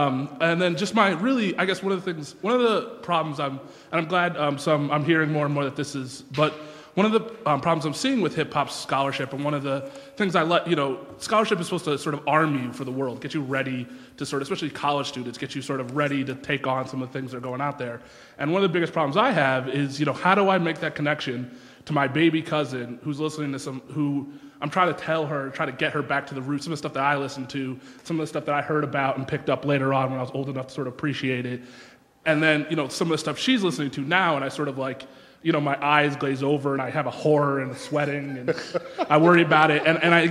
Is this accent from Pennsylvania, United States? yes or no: yes; Philadelphia, Pennsylvania, United States; It was hip hop, and it was from and I was from Philadelphia. I grew up with it, and it was a Philadelphia experience.